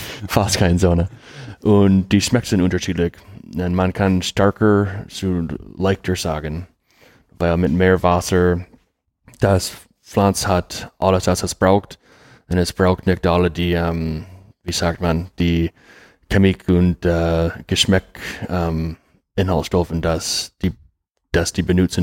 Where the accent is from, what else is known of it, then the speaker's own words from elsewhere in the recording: United States; German is a second language; Und ich bin ein Amerikaner, vielleicht ich muss das sagen